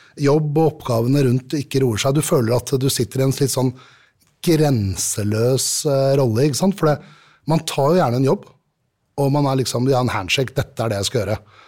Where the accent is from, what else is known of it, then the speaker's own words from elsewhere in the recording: Rørvik, Trøndelag, Norway; Rørvik er jo mitt sted, så da, jeg tåler det her.